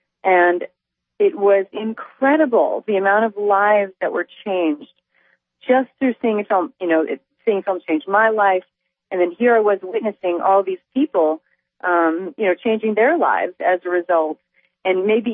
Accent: Indiana, United States; Well, I grew up in Indiana in the middle of corn country

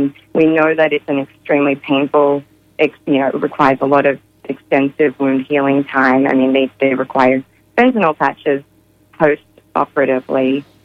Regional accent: Australia; I'm originally from Australia, as you mentioned

